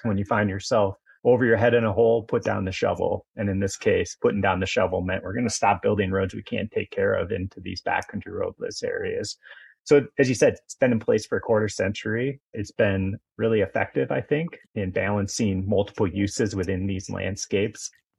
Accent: Michigan, United States; I grew up in Michigan and then went to college in northern Wisconsin, exploring the Shawamigan National Forest and those backcountry areas there

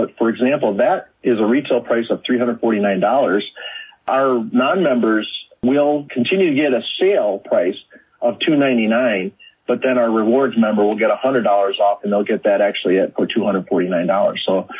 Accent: Wisconsin, United States; It's just a part of my DNA. I'm from Wisconsin. I understand what our neighbors want and need.

